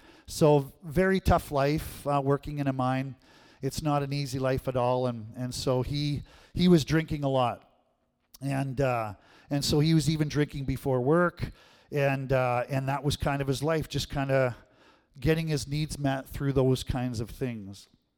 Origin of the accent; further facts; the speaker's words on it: Binscarth, Manitoba, Canada; I grew up in a little village called Binscarth. We were really close to Russell, which is the home of Theron Fleury, the famous hockey player